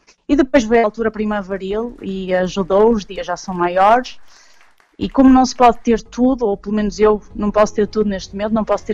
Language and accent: Portuguese; Portugal; now in Netherlands; Porque não são aconchegados e chegados à família como nós somos, portugueses.